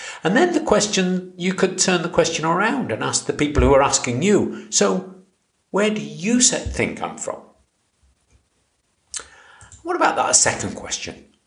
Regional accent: Stoke-on-Trent, West Midlands, United Kingdom; Where am I from? I'm from Stoke-on-Trent. I've no doubt about that. It's where I was

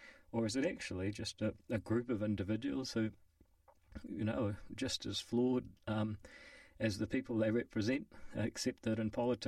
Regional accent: Whangarei, Northland, New Zealand; So I was growing up in Whangarei up north, 2 hours north of Auckland, and one of the most important decisions I made in my life was to come down to be a boarder at Auckland Grammar.

